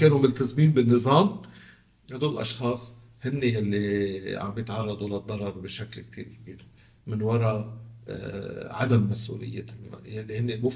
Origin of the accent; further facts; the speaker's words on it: Lebanon; ومشان هيك عندنا بلبنان نسبة مرتفعة جدا من الناس